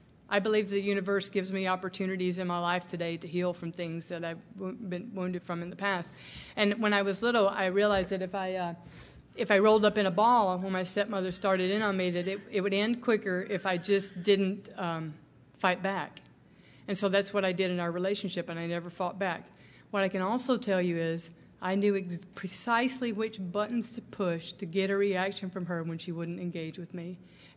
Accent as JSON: {"language": "English", "region": "Mississippi", "country": "United States", "tie": "born or raised there", "lives_now": "Los Angeles, United States", "said": "when I came here, I had been growing up in Mississippi, backwoods Mississippi."}